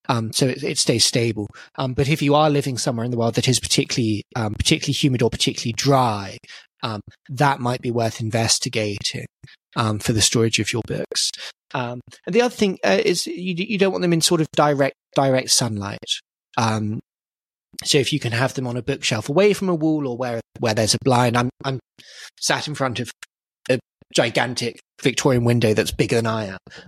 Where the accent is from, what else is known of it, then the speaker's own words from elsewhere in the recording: United Kingdom; Certainly we're both British, and here the environment is actually quite well suited for books.